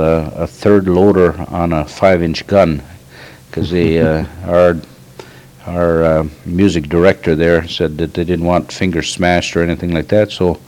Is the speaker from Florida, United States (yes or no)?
no; International Falls, Minnesota, United States; And I was born and raised in International Falls. And attended school there until the 11th grade.